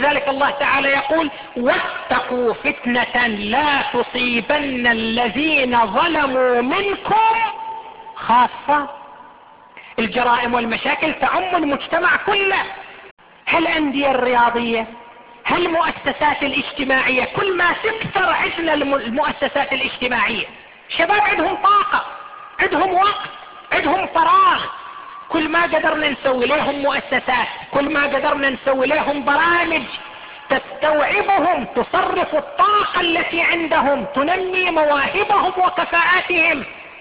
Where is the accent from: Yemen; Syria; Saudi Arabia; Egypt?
Saudi Arabia; Qatif, Eastern Province; والان الحمد لله صارت عندنا في القطيف